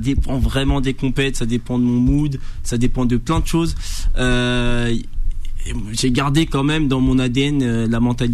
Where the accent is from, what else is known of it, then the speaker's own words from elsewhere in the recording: Saint-Denis, Île-de-France, France; now in Orléans, France; Pure souche, j'ai fait toute ma vie à Saint-Denis. Et ça fait 2 ans et demi que j'ai quitté Saint-Denis pour le Loiret, donc j'habite à Orléans maintenant.